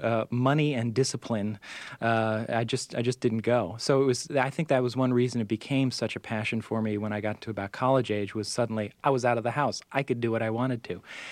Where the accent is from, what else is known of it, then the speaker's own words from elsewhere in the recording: Connecticut, United States; I grew up in Connecticut, so I got all these New York stations.